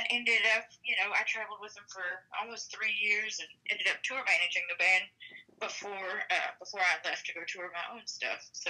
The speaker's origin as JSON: {"language": "English", "town": "Robinson", "region": "Texas", "country": "United States", "tie": "born or raised there", "said": "I grew up in Robinson, Texas, just south of Waco. I mean, it's pretty much spitting distance between the two, so I call Waco home."}